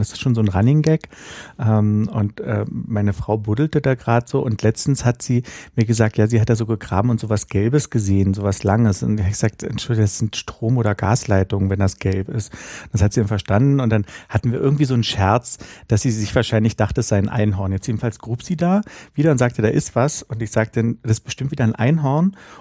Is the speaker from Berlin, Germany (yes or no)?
yes; Berlin, Germany; Ich bin ja auf dem Sophienkirchhof groß geworden, in Berlin-Mitte, an der Sophienkirche.